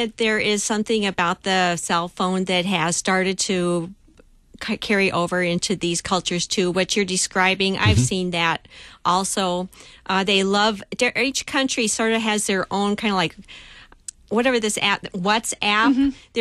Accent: Nigeria; now in Ghana; Even when we came from Nigeria to Ghana, we thought we were just being in West Africa.

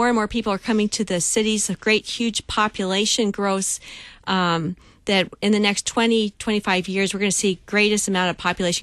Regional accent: Nigeria; now in Ghana; Even when we came from Nigeria to Ghana, we thought we were just being in West Africa.

